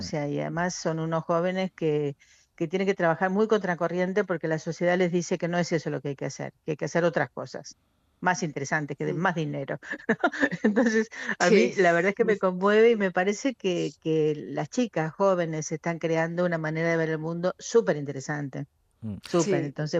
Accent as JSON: {"language": "Spanish", "country": "Argentina", "moved": "yes", "said": "como inmigrante, yo soy argentina, yo he tenido que construir otra familia, porque la mía quedó atrás, quedó en Argentina"}